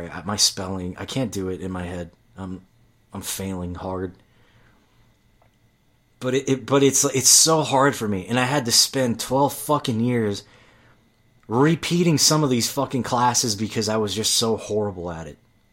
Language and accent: English; United States; because I'm an American, David.